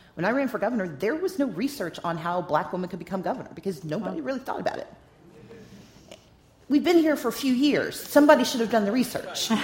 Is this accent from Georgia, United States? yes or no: yes; Georgia, United States; I'm from Georgia, so we don't really acknowledge anyone else.